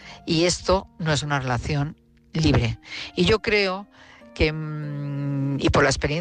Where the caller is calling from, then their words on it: Madrid, Community of Madrid, Spain; de Madrid.